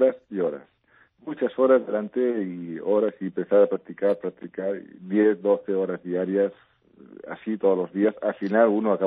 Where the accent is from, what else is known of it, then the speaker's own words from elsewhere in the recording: Barcelona, Catalonia, Spain; moved away as an adult; now in Madrid, Spain; Yo nací en Barcelona, toda mi vida, hasta que decidí cambiar de aires y decidí irme a la capital de España y a las dos capitales, Valladolid, que fue en su época de Felipe II y ahora la actual.